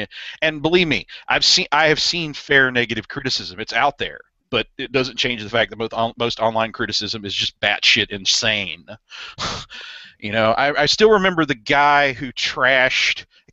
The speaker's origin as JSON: {"language": "English", "region": "the South", "country": "United States", "said": "I have to admit that as a Southerner, it's really, really, really hard to read what happens at the after war stuff"}